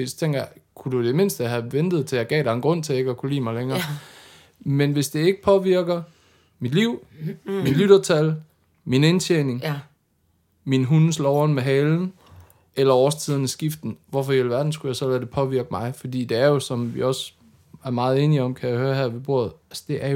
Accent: Jutland, Denmark; jeg er fra Jylland, altså come on, man kan ikke blive meget mere dansk end mig.

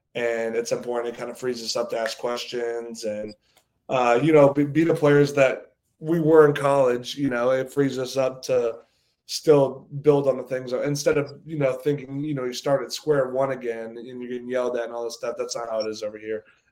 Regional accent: Houston, Texas, United States; But other than that, I'm from Houston. Grew up big football, had NFL players in the family, O linemen in particular.

